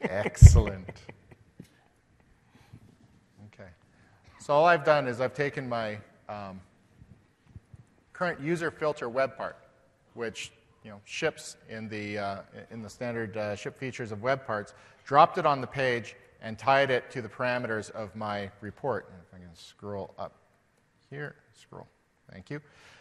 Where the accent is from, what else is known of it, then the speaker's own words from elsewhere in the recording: Canada; In case you hadn't noticed by our accents, we are Canadian, so this is not U.S. data.